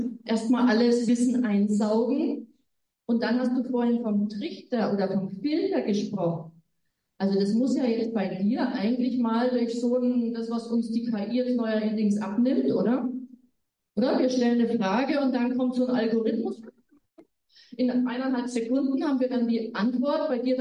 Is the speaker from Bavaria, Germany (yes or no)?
yes; Bavaria, Germany; ja, ich komme aus Bayern